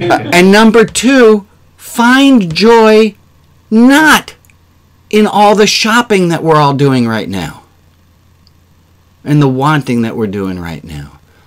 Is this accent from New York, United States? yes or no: yes; New York City, New York, United States; I grew up in New York City. Typical New Yorker